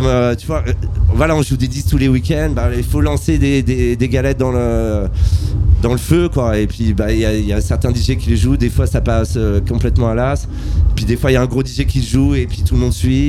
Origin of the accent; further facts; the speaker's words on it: Paris, Île-de-France, France; En fait, moi je suis parisien, mais ça fait 20 ans que je viens jouer à Nantes régulièrement.